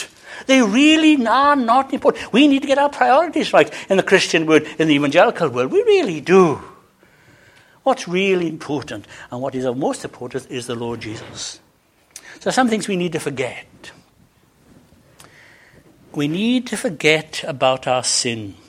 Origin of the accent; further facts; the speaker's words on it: Wales, United Kingdom; I'm actually Welsh. And I love being Welsh.